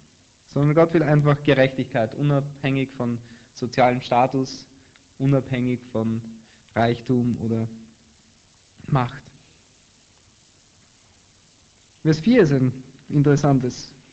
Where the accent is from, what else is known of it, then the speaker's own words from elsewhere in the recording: Breitenfurt, Lower Austria, Austria; Bei uns in der Straße, da geht es ein bisschen bergab in Breitenfurt in Österreich, wo ich aufgewachsen bin.